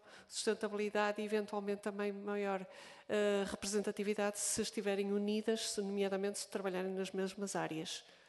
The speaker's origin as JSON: {"language": "Portuguese", "region": "Porto", "country": "Portugal", "said": "eu sou do distrito do Porto, portanto, e passei também em algumas fases da minha vida académica também por Braga, pelo Minho"}